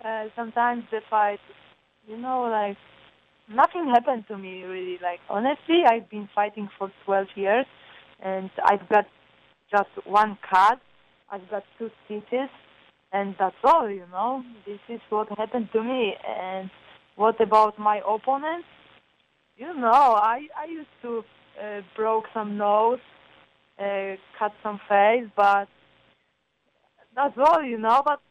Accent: Olsztyn, Warmian-Masurian Voivodeship, Poland; English is a second language; I'm from Olsztyn.

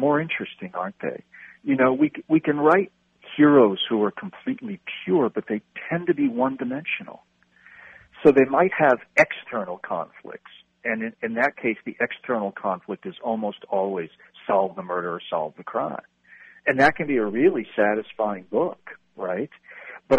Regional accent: Rhode Island, United States; Although in the summers I live in New England, where I grew up in Rhode Island, quite near the beach

